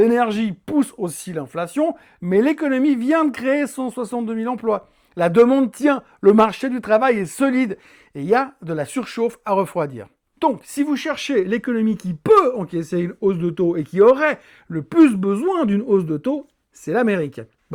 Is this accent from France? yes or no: no; Switzerland; passons juste deux minutes à voir ce qui se passe chez nous, en Suisse